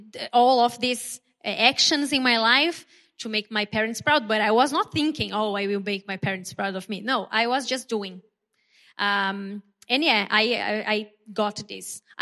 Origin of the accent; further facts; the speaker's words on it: Brazil; English is a second language; as he already introduced myself. I am from Brazil